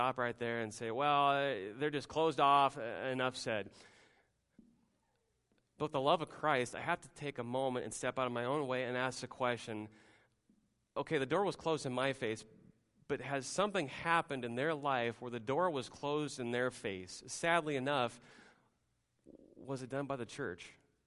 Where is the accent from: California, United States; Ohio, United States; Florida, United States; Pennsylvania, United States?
Florida, United States; We just moved here. And then the question that followed was this, well, where are you from? Well, Florida originally.